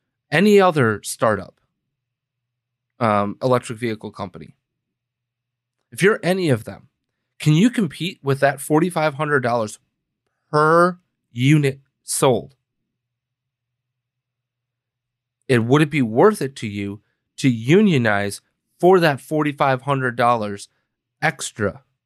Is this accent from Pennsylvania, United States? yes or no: no; Green Bay, Wisconsin, United States; from Chicago to Green Bay, let's say, right? My hometown.